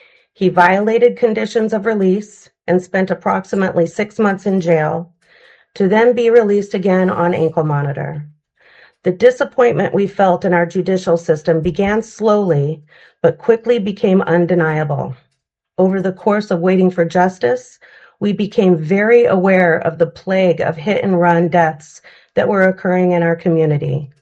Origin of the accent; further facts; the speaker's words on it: Alaska, United States; I have never felt so disheartened by my home state of Alaska.